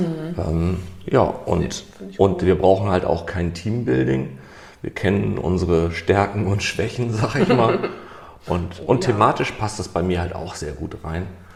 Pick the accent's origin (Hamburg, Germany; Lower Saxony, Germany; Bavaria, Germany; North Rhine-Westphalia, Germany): Hamburg, Germany; Ich komme aus Hamburg, ne?